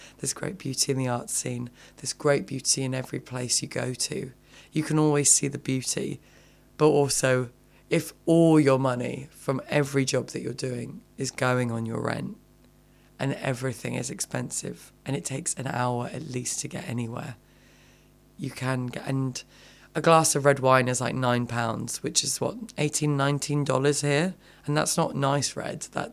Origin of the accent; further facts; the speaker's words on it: London, United Kingdom; I was born and raised in London. Like, I've known it since I was a kid. My family are all from London.